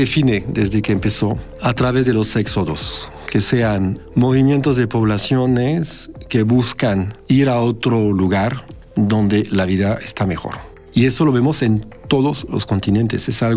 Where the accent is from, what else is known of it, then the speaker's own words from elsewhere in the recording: France; Spanish is a second language; moved away as an adult; now in Mexico; soy francés y radico en México desde hace 23 años, lo cual hace de mi persona un híbrido